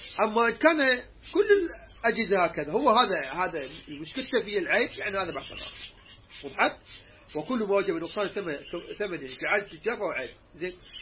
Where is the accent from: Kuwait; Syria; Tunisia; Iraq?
Iraq; عندنا في العراق